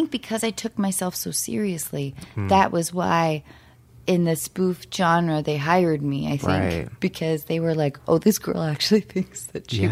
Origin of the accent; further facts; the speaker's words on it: Seattle, Washington, United States; I felt I knew too many adult actors growing up in Seattle that were bitter